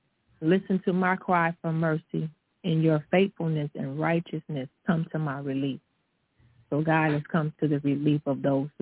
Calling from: Texas, United States; I'm calling from Texas.

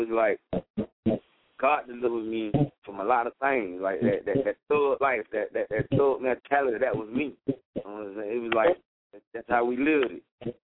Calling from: Apopka, Florida, United States; I'm calling from Apopka, Florida.

